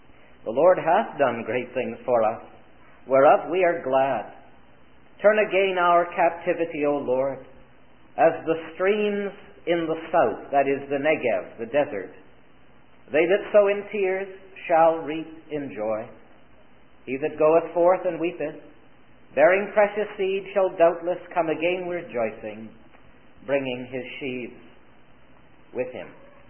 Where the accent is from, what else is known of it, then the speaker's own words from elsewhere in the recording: St. Catharines, Ontario, Canada; I come from St. Catharines, Ontario, near Niagara Falls, and grew up in a Christian home there, was saved at an early age